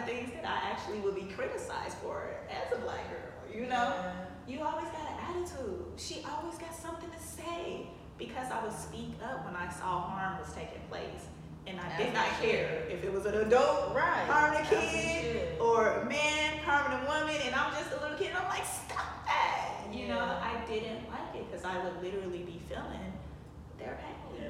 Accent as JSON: {"language": "English", "town": "Chicago", "region": "Illinois", "country": "United States", "tie": "born or raised there", "said": "Yes, well, I'm from Chicago, and I grew up on the East Side"}